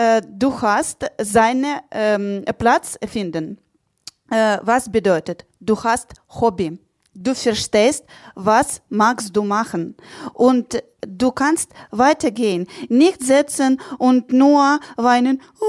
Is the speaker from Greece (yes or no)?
no; Ukraine; German is a second language; moved away as an adult; now in Germany; Meine Familie war in der Ukraine, ja, meine Arbeit war auch da.